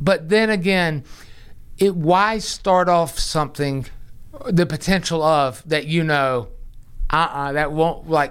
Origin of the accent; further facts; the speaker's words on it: the South, United States; I'm a Southerner who doesn't like sweet tea, potato salad, or mayonnaise.